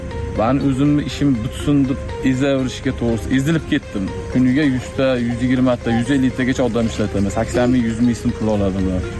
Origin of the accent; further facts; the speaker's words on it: Chust, Namangan Region, Uzbekistan; born there; moved away; Men Namangan viloyat Chust tumanida tug'ilganman o'zim. 2019 yildan shu Qashqadaryo viloyatiga kelib, tadbirkorlik bilan shug'ullanaman, dehqonchilik tadbirkorlik bilan.